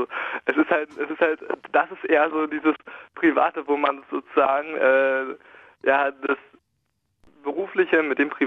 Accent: Berlin, Germany; Ich bin aus Berlin-Lichtenberg.

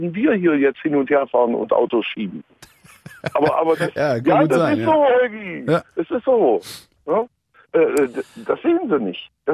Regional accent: Germany; born there; Geboren wurde ich in der DDR.

